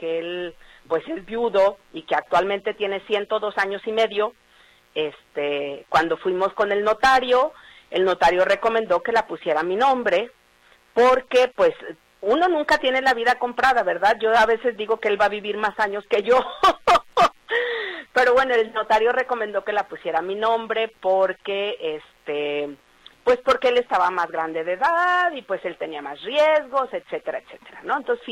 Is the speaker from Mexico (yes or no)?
yes; Etzatlán, Jalisco, Mexico; Nosotros somos de Etzatlán. Bueno, mi padre y yo nacimos en Etzatlán, aunque yo vivo ahí pues desde los 15 años